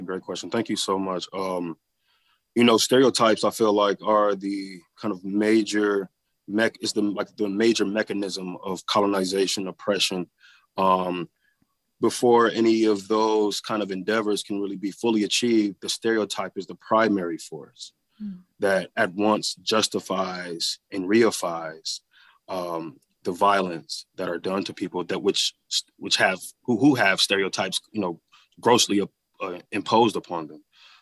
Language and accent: English; Flint, Michigan, United States; Growing up in Flint, I've had so many ups and downs, so many ambivalent moments.